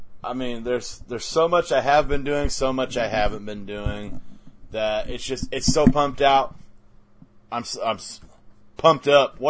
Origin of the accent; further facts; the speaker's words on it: Canada; I don't follow because I'm Canadian.